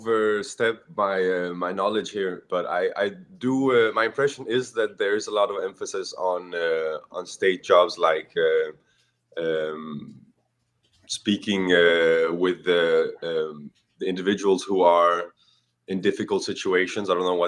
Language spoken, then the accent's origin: English; Italy; I grew up in Italy. So I actually didn't go to the Danish school system.